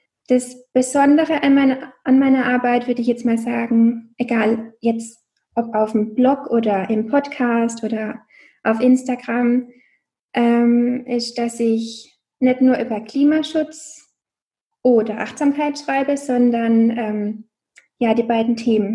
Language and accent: German; Karlsruhe, Baden-Württemberg, Germany; ich bin 29, ich komme aus Karlsruhe, man hört es vielleicht an meinem Akzent.